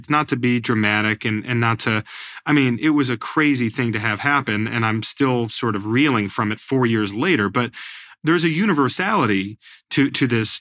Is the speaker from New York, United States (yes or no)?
yes; New York, United States; born there; he's the pastor of the church where I was born up in the Hudson Valley.